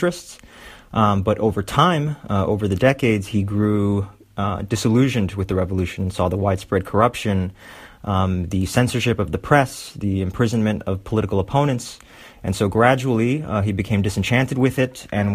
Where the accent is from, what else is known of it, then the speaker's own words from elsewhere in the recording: Miami, Florida, United States; Well, if you're a Cuban-American kid growing up in Miami, he is the devil incarnate, right?